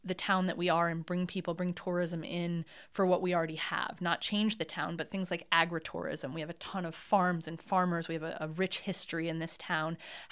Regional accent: New Lebanon, United States; I was born and raised here in New Lebanon, and we've always been a community that has come together and taken care of one another across any dividing lines

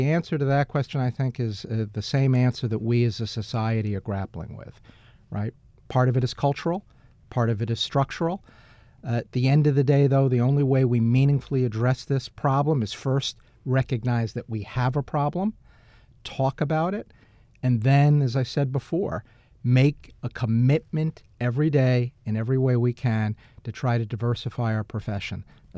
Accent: New York, United States; As a New Yorker

